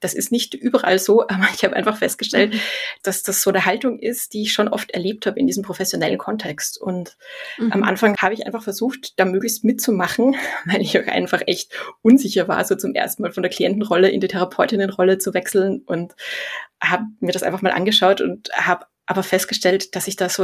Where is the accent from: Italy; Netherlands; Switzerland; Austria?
Austria; now in Germany; Also ich habe Ergotherapie studiert in Wien. Ich komme eigentlich aus Österreich. Das wird man an der einen oder anderen Stelle wahrscheinlich auch noch hören, auch wenn ich inzwischen schon seit ein paar Jahren im Ruhrgebiet lebe.